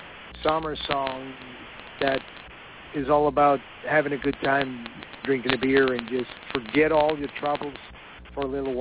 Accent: Sweden; I mean, I'm from Sweden, and I'm on your show in the United States.

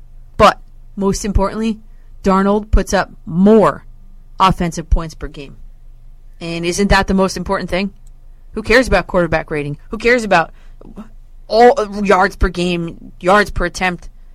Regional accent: New Jersey, United States; And I'm from New Jersey.

